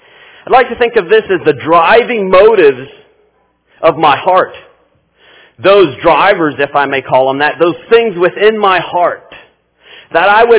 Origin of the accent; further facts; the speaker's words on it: Paraguay; Growing up in Paraguay, we had a weed.